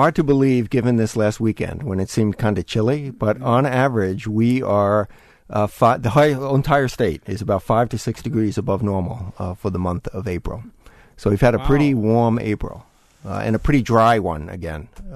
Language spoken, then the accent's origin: English; New York, United States; I know when I was growing up, even though I grew up in New York and you didn't have many tornadoes